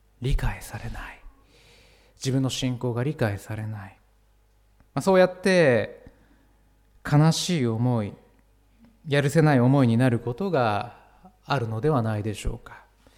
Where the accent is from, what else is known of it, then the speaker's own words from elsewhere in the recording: Biratori, Hokkaido, Japan; ビラトリからやってきたというとあんまりちょっとこうね自分の地元なんであれですけれども